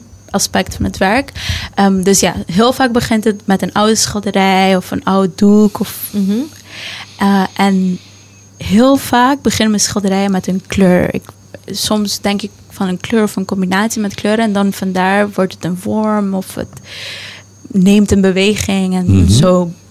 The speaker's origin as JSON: {"language": "Dutch", "country": "Curaçao", "tie": "born or raised there", "said": "Maar wij zijn op Curaçao opgegroeid."}